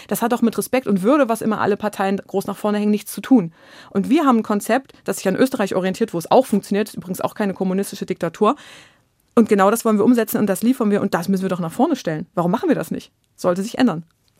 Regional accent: East Germany, Germany; Ich bin Ostdeutsche und es nervt mich wirklich tierisch

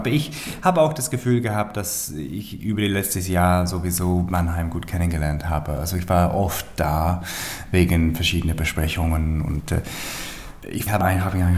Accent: England, United Kingdom; German is a second language; now in Germany; Und meine Frau ist Norwegerin und ich bin Engländer und in Deutschland Kindergarten

